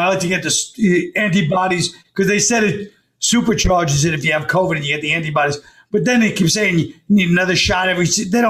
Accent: Brooklyn, New York, United States; I'm from Brooklyn, but basically I know East Meadow because it's one of those Irish Nassau County towns that we love.

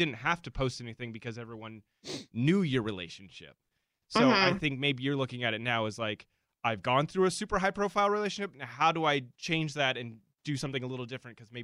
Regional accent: Anaheim, California, United States; And I teamed up with Visit Anaheim, and because I'm from Anaheim

